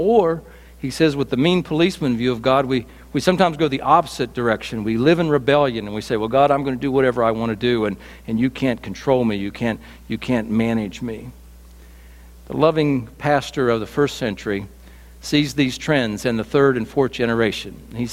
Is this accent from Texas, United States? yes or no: no; West Virginia, United States; also born or lived in Roanoke, Virginia; And I know you know I'm from West Virginia, but did you know that I lived in Roanoke, Virginia, for 3 years?